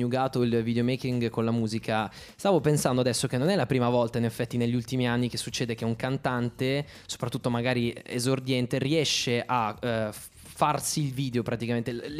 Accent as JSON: {"language": "Italian", "town": "Taranto", "region": "Apulia", "country": "Italy", "lives_now": "Milan, Italy", "said": "Perché io sono di Taranto, vengo dal sud, vivo qua da 3 anni, mi trovo benissimo."}